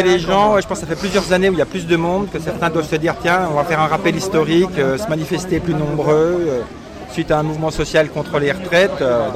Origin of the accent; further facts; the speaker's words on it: France; Je suis français, blanc d'origine, intégré dans l'espace social.